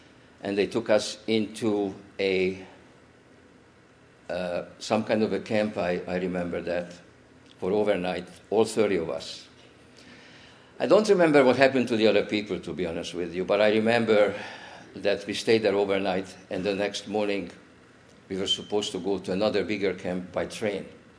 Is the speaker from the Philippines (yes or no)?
no; Montreal, Quebec, Canada; moved away as an adult; also born or lived in Toronto; now in Baltimore, United States; I'm very fortunate that I grew up in Montreal. I was educated there. I moved to Toronto, Canada